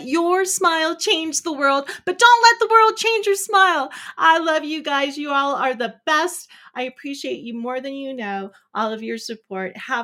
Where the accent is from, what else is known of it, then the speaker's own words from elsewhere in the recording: California, United States; Yeah, I grew up in California listening to K-Rock.